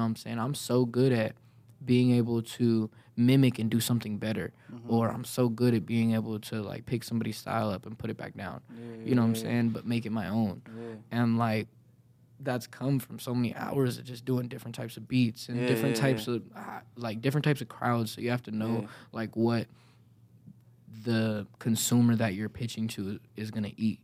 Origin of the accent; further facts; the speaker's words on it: Las Vegas, Nevada, United States; really understand the struggle like people be talking about like coming from Vegas until you're under 21 growing up in Vegas.